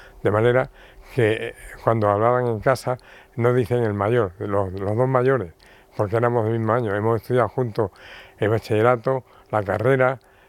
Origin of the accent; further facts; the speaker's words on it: Alicante, Valencian Community, Spain; born there; y por eso nacimos allí en Alicante